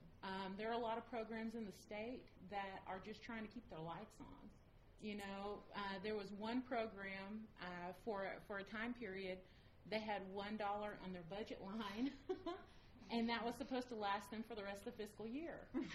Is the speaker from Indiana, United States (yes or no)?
no; Oklahoma, United States; I know, my home state of Oklahoma.